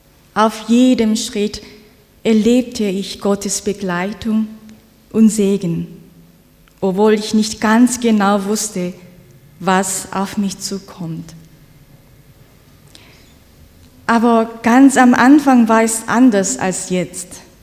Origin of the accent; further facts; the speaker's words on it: South Korea; German is a second language; Wie gesagt, ich bin in Südkorea geboren und dort groß geworden.